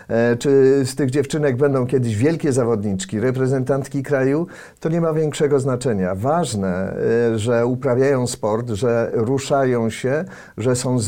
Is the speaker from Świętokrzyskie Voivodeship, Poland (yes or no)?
no; Warsaw, Masovian Voivodeship, Poland; Ja w ogóle w bardzo fajnym miejscu się wychowywałem, dlatego że urodziłem się na przedmieściach Warszawy, na Zaciszu. Mnóstwo zieleni dookoła, mnóstwo pól, łąk, las niedaleko.